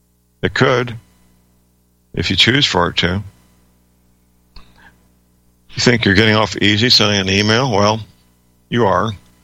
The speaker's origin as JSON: {"language": "English", "region": "Missouri", "country": "United States", "said": "Now, in Missouri, in my home state, we had, as of the 1st of January, constitutional carry"}